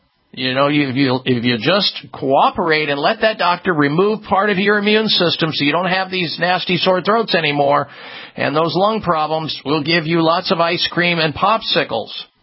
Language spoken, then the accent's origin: English; Midwest, United States; And somewhere along the line, as I was growing up in the Midwest and complaining about all this